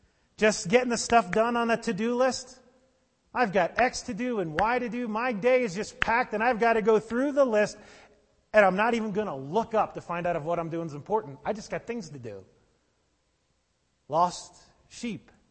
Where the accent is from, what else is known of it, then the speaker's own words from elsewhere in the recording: New Jersey, United States; now in Colorado Springs, United States; Now, I grew up in New Jersey and live in Colorado Springs.